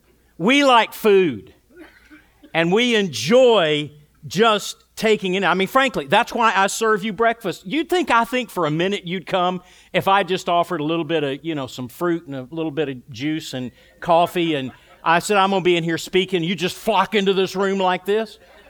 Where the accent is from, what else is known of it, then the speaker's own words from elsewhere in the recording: the South, United States; I grew up in the South. And from my childhood, I have to say, I like fried in my mouth.